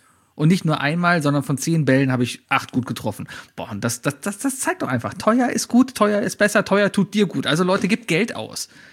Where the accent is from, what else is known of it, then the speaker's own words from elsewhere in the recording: Cologne, North Rhine-Westphalia, Germany; Als Kölner ist immer 200 Kilometer, Frankfurt.